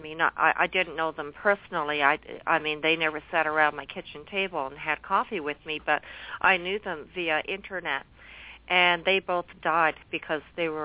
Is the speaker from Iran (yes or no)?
no; Canada; everybody knows that I'm a Canadian